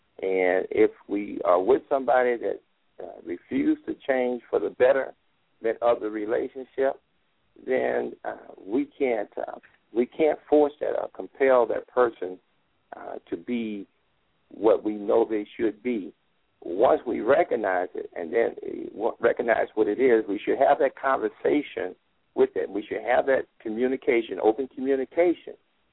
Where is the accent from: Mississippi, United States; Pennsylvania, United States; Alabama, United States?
Mississippi, United States; We used to have a saying down in Mississippi, from my home state, that is